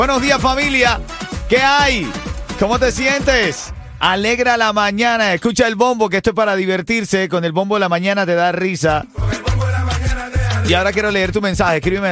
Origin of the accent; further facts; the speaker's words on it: Venezuela; moved away; Tenemos que unirnos los venezolanos que también vivimos en exilio